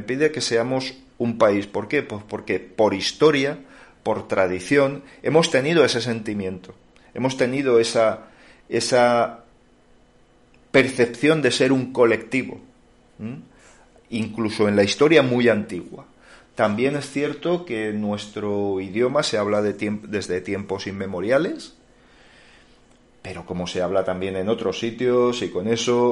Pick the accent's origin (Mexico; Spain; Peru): Spain; Manises, Valencian Community; first language Valencian; Spanish is a second language; mi idioma materno es el valenciano. Yo aprendí a hablar valenciano antes que castellano. Yo en una población que se llama Manises, y oye, a mí el castellano me sonaba raro